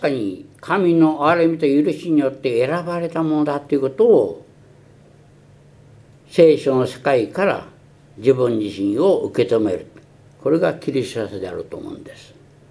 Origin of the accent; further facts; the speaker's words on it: China; now in Japan; 私は出生地は中国なんです。中国で生まれた人間として考えますと、そこで生まれ育って